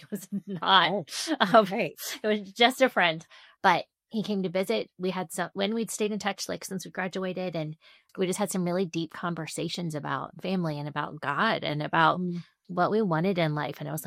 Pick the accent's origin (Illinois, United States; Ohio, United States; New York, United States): Ohio, United States; Columbus; I am a Midwest girl. I grew up in Columbus, Ohio.